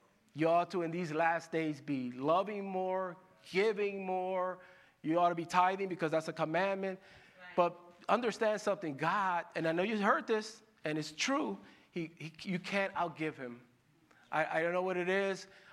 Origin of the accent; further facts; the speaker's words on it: Bronx, New York, United States; I'm from the Bronx, so it's okay. I can say that.